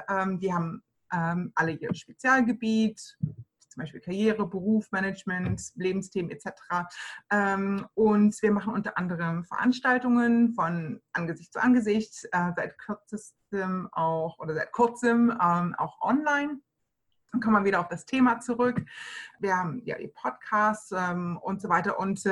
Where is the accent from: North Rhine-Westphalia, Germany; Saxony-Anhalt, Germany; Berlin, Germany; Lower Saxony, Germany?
Saxony-Anhalt, Germany; Ich komme eigentlich aus der Nähe von Magdeburg.